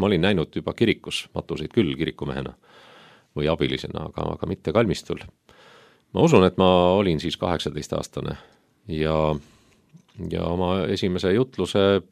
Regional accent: Saue, Harju County, Estonia; Ma olen Sauelt pärit ja minule lähim kirik tol ajal oli Keila kirik

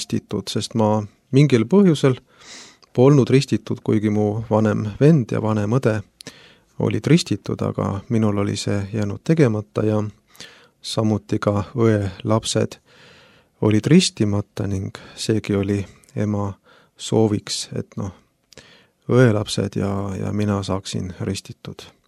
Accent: Lääne-Nigula, Lääne County, Estonia; now in Haapsalu, Estonia; Tere, olen siis Lääne-Nigulast. Elame perega Haapsalus

